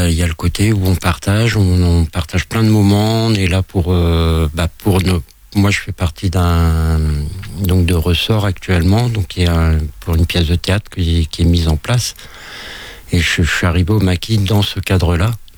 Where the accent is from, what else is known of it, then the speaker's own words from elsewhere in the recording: Brest, Brittany, France; moi, je suis de Ponta, donc je traverse tout Brest pour y aller.